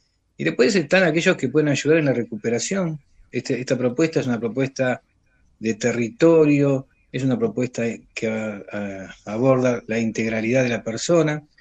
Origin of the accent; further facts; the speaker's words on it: Pompeya, Buenos Aires, Argentina; una de mis abuelas de Pompeya, no la Virgen de Pompeya, porque somos de ahí